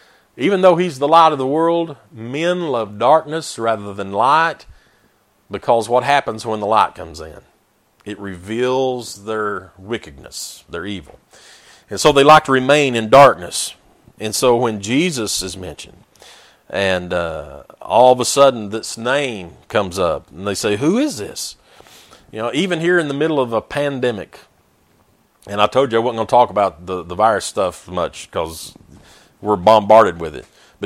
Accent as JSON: {"language": "English", "region": "the South", "country": "United States", "tie": "born or raised there", "said": "You know, I grew up in the Bible Belt. That's what they used to call the South, all around Tennessee and North Carolina and Mississippi, all these places down the South, Alabama, the Bible Belt, you know, and we're supposed to be like the buckle of it."}